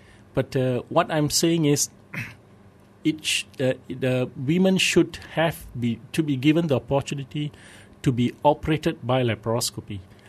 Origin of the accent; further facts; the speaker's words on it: Malacca, Malaysia; I'm from Malacca, so it's Malacca